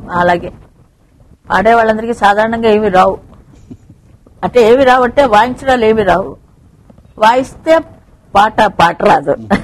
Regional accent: Vizianagaram, Andhra Pradesh, India; born there; ఇద్దరు ఒకే ఊరు నుంచి వచ్చిన వాళ్ళు. ఆయన చదువుకున్నారు, నేను అక్కడ పుట్టాను, అదే తమాషా.

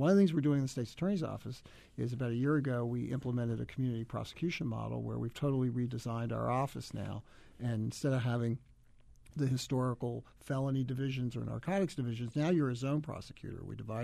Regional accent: Baltimore, Maryland, United States; I mean, I grew up in Baltimore.

